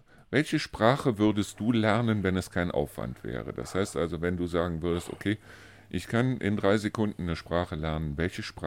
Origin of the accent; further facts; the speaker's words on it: North Rhine-Westphalia, Germany; wir hatten bei uns im Rheinland, ich weiß nicht, wie das hier war, aber diesen Sender, BFBS